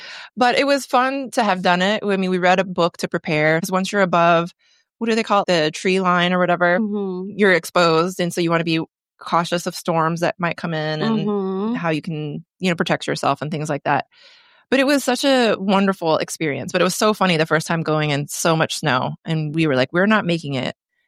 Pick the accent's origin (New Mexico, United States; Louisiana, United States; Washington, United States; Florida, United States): New Mexico, United States; I use that term loosely because it's 13,000 feet, but the highest point in New Mexico, my home state.